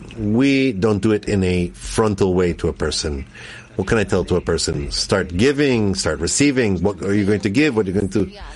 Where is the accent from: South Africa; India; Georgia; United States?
Georgia; Rav, I grew up in Georgia, and we had a synagogue.